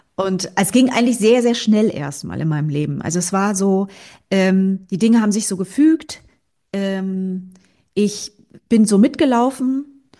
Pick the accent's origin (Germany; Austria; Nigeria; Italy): Germany; Schwerin, Mecklenburg-Vorpommern; Ich bin in Schwerin aufgewachsen und habe meine Jugend halt in den 90er Jahren in Schwerin verbracht.